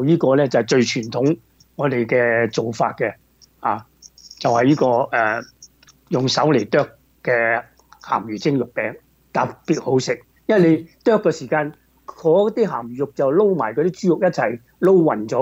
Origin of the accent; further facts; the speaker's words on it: Hong Kong; 我都系香港嚟啦，即系多数都系啦。